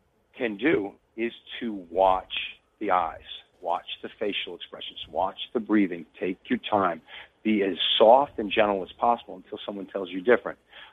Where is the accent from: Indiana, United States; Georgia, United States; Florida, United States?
Florida, United States; Fort Lauderdale; I grew up in Fort Lauderdale, Florida. So nice. I was there during the whole spring break capital of the world type era.